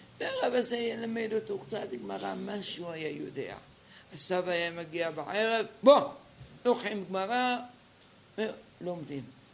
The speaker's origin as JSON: {"language": "Hebrew", "town": "Tunis", "region": "Tunis Governorate", "country": "Tunisia", "tie": "born or raised there", "said": "אנחנו לא גדלנו בג'רבה, גדלנו בתוניס."}